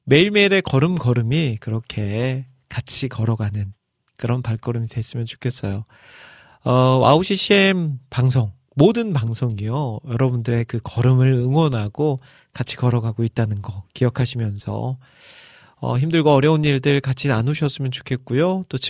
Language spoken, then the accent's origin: Korean; Iksan, North Jeolla, South Korea; now in Seoul, South Korea; 제가 서울에서부터 뭐 예를 들면 부산까지 아니면 제 고향인 익산까지 자전거를 타고 한번 가보는